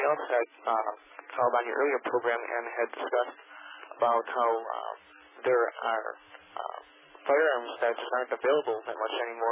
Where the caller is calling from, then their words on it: Los Angeles, California, United States; I am calling from the Los Angeles area